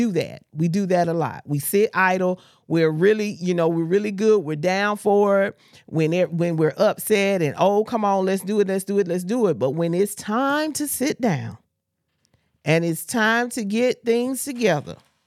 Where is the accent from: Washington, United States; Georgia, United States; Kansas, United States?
Georgia, United States; And can I give a shout out to my hometown in Georgia?